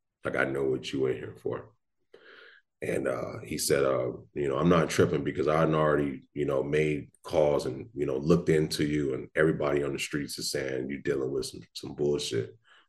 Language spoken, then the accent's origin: English; Long Beach, California, United States; I'm from Long Beach, California.